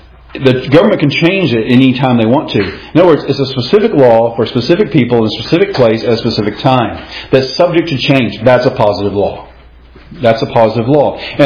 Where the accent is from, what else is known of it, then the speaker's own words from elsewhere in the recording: Powder Springs, Georgia, United States; when you drive into my hometown of Powder Springs